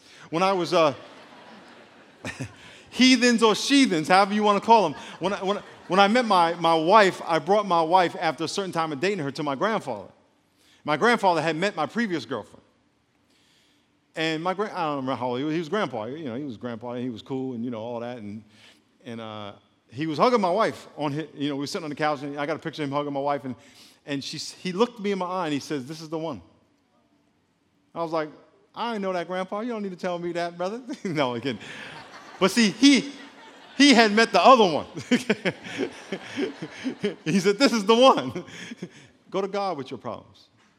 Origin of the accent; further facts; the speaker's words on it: New York, United States; It's old, broken down city. I'm from New York, so I can say that.